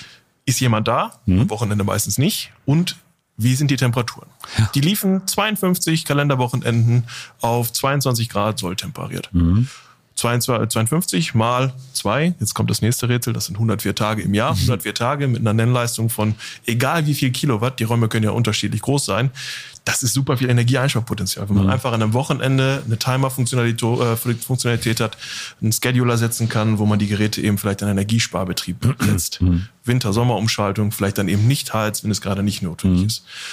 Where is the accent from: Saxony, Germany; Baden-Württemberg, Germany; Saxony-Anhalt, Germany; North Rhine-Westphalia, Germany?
North Rhine-Westphalia, Germany; Wanne-Eickel; born there; now in Recklinghausen, Germany; Ich wohne mittlerweile in Recklinghausen, genau. Ich bin aber gebürtiger Wanne-Eickler, was man so im offiziellen Herne bezeichnen würde. Aber das ist bei mir so eine Art No-Go. Also wenn Wanne-Eickel geboren, genau. Aber wohnhaft in Recklinghausen.